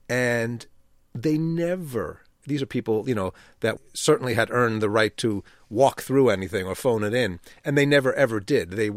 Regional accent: New York, United States; Growing up in New York, I was very aware, as a 14-year-old, 15-year-old, I remember Neil Simon was just a huge cultural presence.

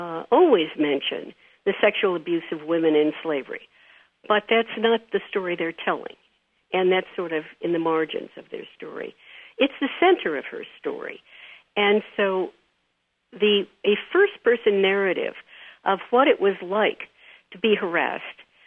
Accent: Midwest, United States; I think when I grew up in the Middle West many years ago

